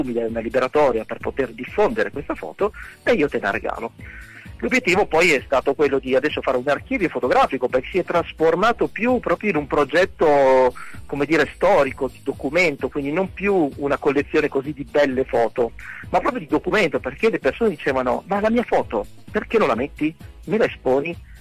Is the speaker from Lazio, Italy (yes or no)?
no; Poirino, Piedmont, Italy; alla fine ho cominciato a documentare nel mio paese, io sono di Poirino, di Torino Sud